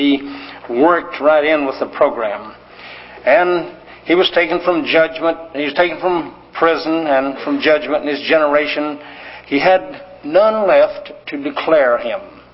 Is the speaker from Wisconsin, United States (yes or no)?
no; Montana, United States; We grew up in Montana and we had some relationship with the sheep and lambs and so on